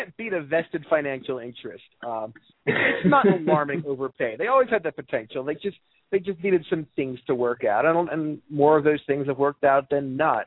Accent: Baltimore, Maryland, United States; Well, I'm from Baltimore, and I love baseball as a child

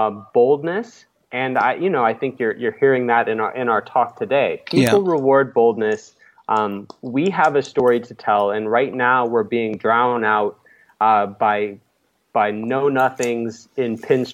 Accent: Alabama, United States; two states, including my home state of Alabama, have 35% or greater obesity.

